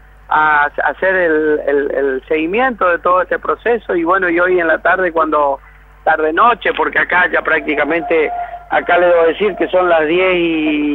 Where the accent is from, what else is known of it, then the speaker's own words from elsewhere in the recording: Misiones, Argentina; La verdad que siento una emoción como argentino, por sobre todas las cosas, antes que como un misionero.